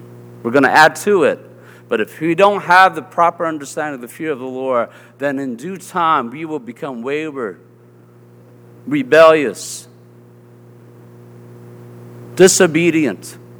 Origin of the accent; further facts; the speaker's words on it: the South, United States; accent: southern; Or they'll pick up my southern accent, you know, I say, it's because I don't enunciate my words.